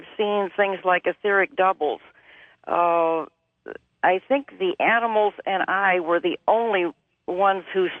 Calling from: Ashtabula, Ohio, United States; from Ashtabula, Ohio.

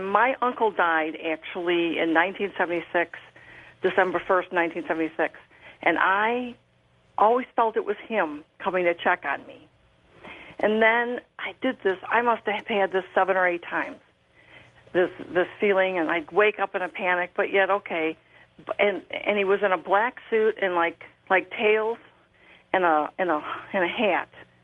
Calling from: Buffalo Grove, Illinois, United States; I'm calling from Buffalo Grove, Illinois.

